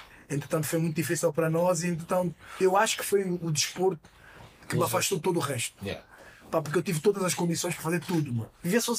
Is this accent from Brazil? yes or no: no; Mozambique; now in Portugal; A gente veio de Moçambique, minha mãe disse: vocês vão viajar para longe para estudar.